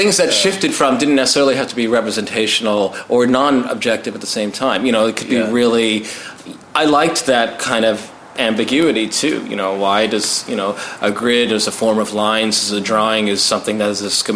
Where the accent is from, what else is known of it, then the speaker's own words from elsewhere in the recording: East Coast, United States; growing up on the East Coast, you know, obviously Braque was in Paris and whatnot